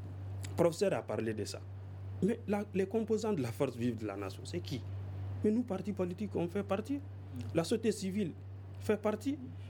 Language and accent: French; Nioro, Kayes, Mali; Je suis de Nioro et je suis élu communal à Nioro urbain. Et c'est chez moi.